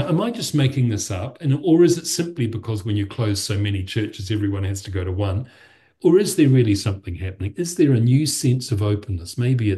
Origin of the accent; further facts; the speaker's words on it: Timaru, Canterbury, New Zealand; I returned to my hometown last weekend, Palm Sunday, for Mass to Timaru